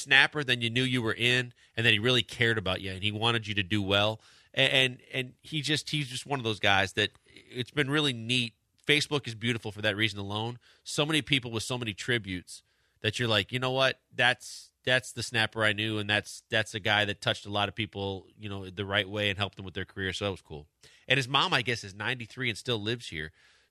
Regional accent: Wisconsin, United States; And then when he found out I was from Wisconsin

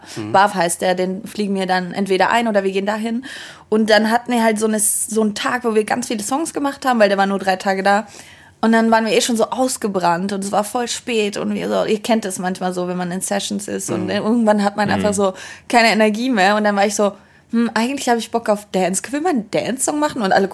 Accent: Albania; bin Albanerin.

